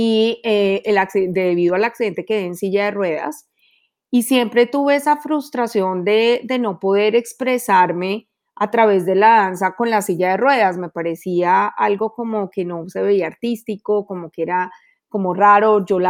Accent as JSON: {"language": "Spanish", "country": "Colombia", "said": "Yo soy colombiana y en Colombia, pues la danza hace parte de nuestra cultura, de nuestra sangre."}